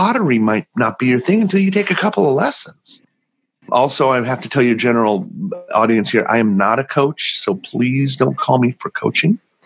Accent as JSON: {"language": "English", "town": "Los Angeles", "region": "California", "country": "United States", "tie": "born or raised there", "said": "I'm fortunate. I grew up in Los Angeles, so I really don't have much of an accent."}